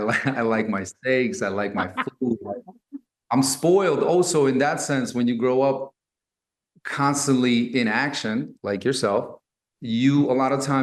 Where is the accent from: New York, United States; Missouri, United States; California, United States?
New York, United States; Brooklyn; pick up basketball growing up in Brooklyn, New York, like that's the rite of passage is you got to, everybody knows how to play ball because there's a hoop somewhere.